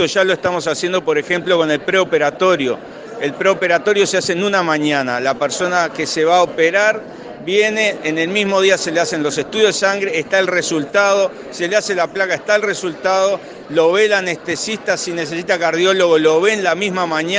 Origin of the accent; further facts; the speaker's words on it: Uruguay; nosotros podemos contribuir como uruguayos a resolverlo.